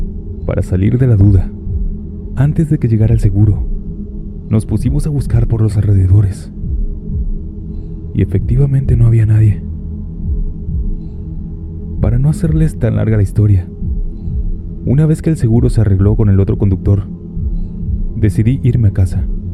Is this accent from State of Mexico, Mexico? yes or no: yes; State of Mexico, Mexico; Soy del Estado de México y les contaré esta historia que me pasó en el tiempo que fui taxista.